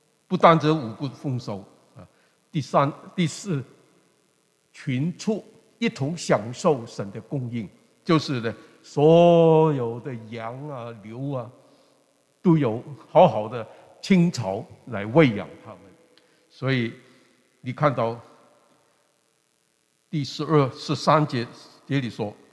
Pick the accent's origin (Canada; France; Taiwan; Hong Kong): Hong Kong; also born or lived in China; 我在香港长大，在中国出生，后来到香港长大。